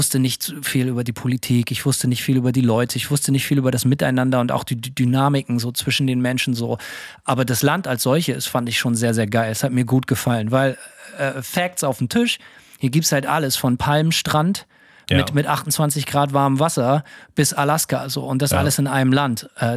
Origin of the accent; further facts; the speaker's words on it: Bremen, Germany; Ich bin in Bremen aufgewachsen, da gibt es den Freimarkt, das jährliche Volksfest, allein seit 1000 Jahren.